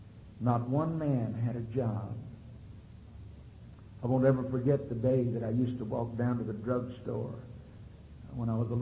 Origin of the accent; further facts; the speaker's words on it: Houston, Texas, United States; And I remember growing up in Houston, and there was no air conditioning at our house.